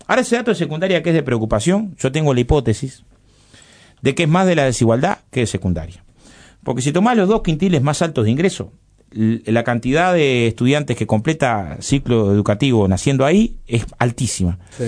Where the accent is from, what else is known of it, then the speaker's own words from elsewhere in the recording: Villa Felicidad, Uruguay; born there; nací en Villa Felicidad y tenía que hacer 5 kilómetros a pie hasta el liceo porque no teníamos boleto estudiantil.